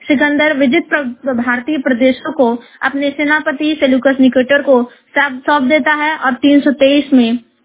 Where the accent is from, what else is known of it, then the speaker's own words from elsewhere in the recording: Jaunpur, Uttar Pradesh, India; उत्तर प्रदेश जौनपुर जिले की निवासी हूं।